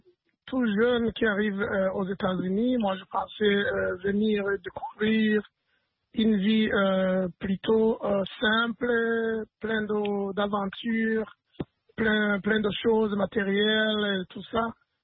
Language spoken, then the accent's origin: French; Burundi; Moi, je viens du Burundi